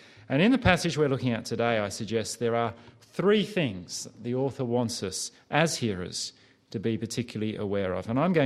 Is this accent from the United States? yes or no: no; Australia; Growing up in Australia, I unconsciously picked up a phrase which asks, how are you travelling?